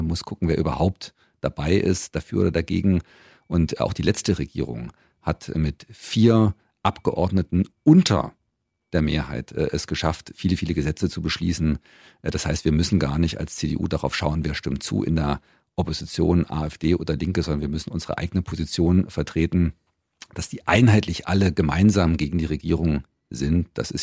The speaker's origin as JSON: {"language": "German", "town": "Eisenach", "region": "Thuringia", "country": "Germany", "tie": "born or raised there", "said": "in meiner Heimatregion, ich habe es vorhin schon einmal gesagt, gibt es viele in der Eisenacher Region, im Wartburgkreis, gibt es viele Jobs im Automotive-Bereich."}